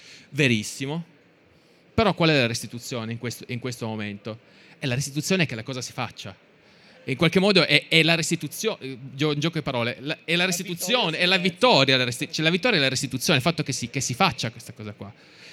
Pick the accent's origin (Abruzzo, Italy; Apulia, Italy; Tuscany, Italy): Apulia, Italy; poi non lo so pronunciare bene perché io sono pugliese